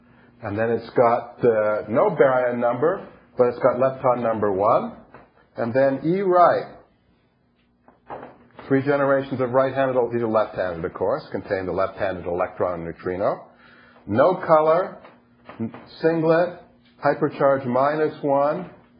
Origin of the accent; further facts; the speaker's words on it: United States; No, this is, I'm from America. It's all about cash.